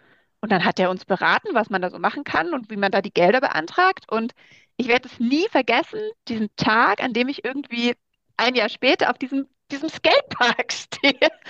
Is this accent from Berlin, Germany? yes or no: no; Landsberg am Lech, Bavaria, Germany; Landsberg am Lech. Also das ist das Örtchen, wo ich aufgewachsen bin.